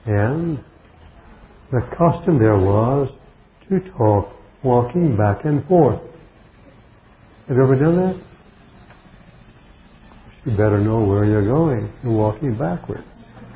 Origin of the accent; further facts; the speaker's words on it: United States; He was from Germany. I was from the States. My German is not so good.